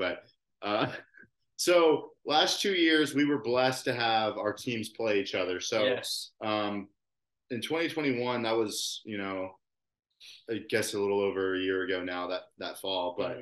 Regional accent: Dallas, Texas, United States; I grew up in East Dallas. So, like, getting to the game took, like, 5 minutes.

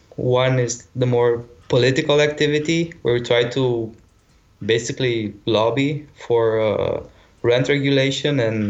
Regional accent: Cluj County, Romania; English is a second language; I was born in Cluj, but then my parents moved away to a smaller town, like 100 kilometers from Cluj. And after that, I came back to Cluj to study at the university, and then I just stayed here.

